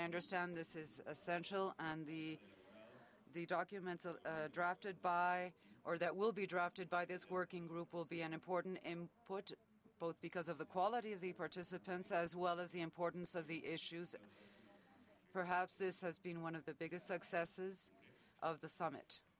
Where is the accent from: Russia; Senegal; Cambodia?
Senegal; I'm from Senegal, and I'm a member of the ALAC Executive Committee